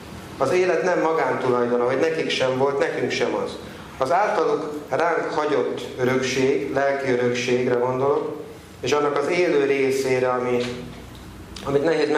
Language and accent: Hungarian; Győr, Győr-Moson-Sopron, Hungary; egyébként Győri vagyok, Pannonhalmához közel élek